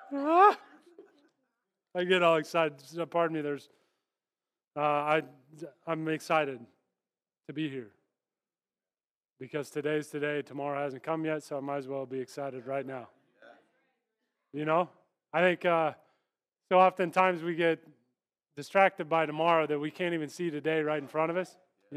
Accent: Kansas, United States; I'm from Kansas. I served in the military. I couldn't be more American.

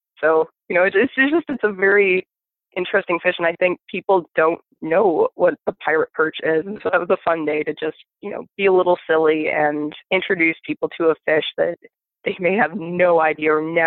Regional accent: Toledo, Ohio, United States; From where I grew up in Northwest Ohio, I grew up on the Maumee River, which has this really kind of famous walleye fishery.

